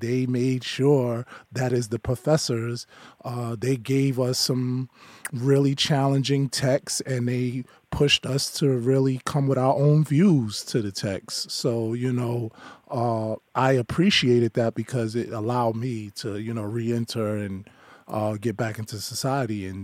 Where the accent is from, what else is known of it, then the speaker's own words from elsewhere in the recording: New York City, New York, United States; So I grew up in Brownsville, Brooklyn, in New York. It was rated one of the most violent areas in New York City